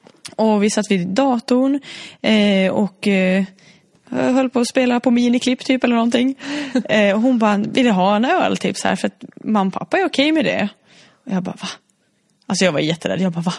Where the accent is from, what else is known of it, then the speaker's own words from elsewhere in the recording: Finland; eller jag kommer ju från Finland då.